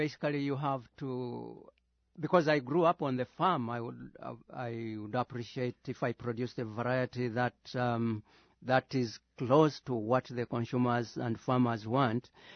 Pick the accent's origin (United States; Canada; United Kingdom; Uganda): Uganda; English is a second language; I'm from Uganda